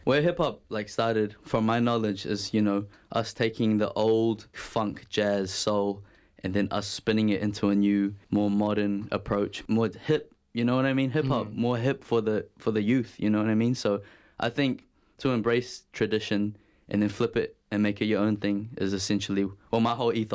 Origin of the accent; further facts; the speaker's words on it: New Zealand; Kiwi-born Chinese. My parents are from China. Very hardworking people. Shout out to them. And I'm very blessed to be born here and raised here.